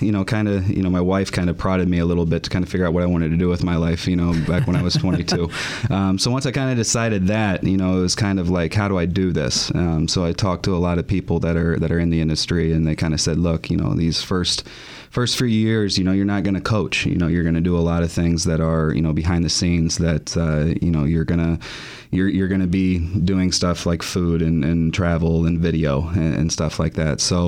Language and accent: English; Indiana, United States; growing up in Indiana, obviously, you know, it's you know, God family basketball.